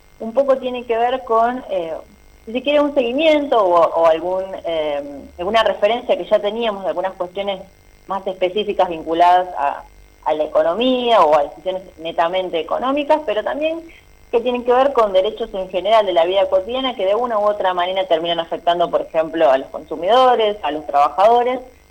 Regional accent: Argentina

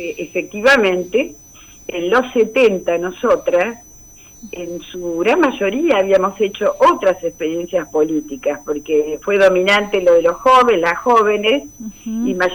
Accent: Argentina

